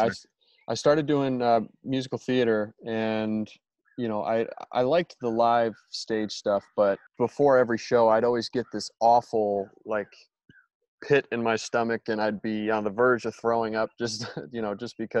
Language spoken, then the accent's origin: English; Michigan, United States; Yeah. So I grew up in Michigan. I started acting.